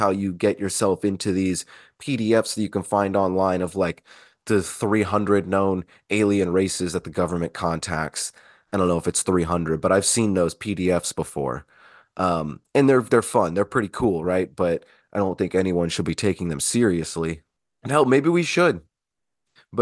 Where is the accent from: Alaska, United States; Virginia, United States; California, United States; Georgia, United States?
Alaska, United States; Eagle River; moved away; I recently, before the new year, went back to Anchorage, Alaska. I was raised in Eagle River, so anyone that's not familiar with Alaska, it's right outside. It's the closest thing to Anchorage.